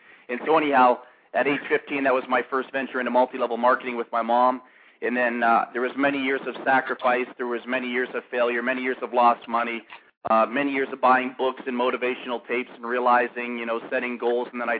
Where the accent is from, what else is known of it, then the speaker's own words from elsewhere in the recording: Toronto, Ontario, Canada; I grew up in Toronto, Canada, and as a young boy, I came from a very dysfunctional family